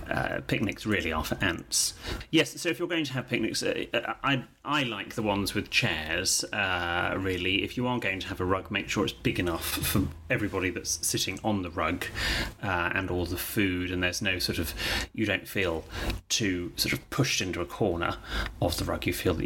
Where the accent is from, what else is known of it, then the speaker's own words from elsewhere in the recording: England, United Kingdom; I've just done a show for BBC One Northern Ireland where I had to experience this, and as an Englishman, it was very alien